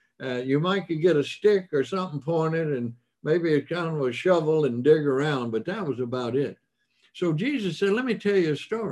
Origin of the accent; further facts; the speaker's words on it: Mississippi, United States; The chances are, what would I know? I'm just from Mississippi.